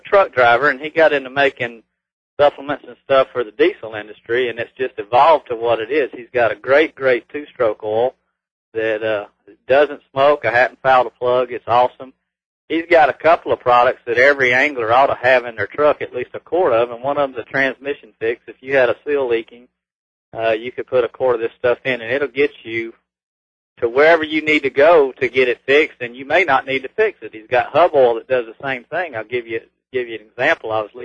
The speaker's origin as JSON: {"language": "English", "region": "Florida", "country": "United States", "said": "I'm from Florida, and when you fish over 4 foot deep down there, you're in some deep, deep water."}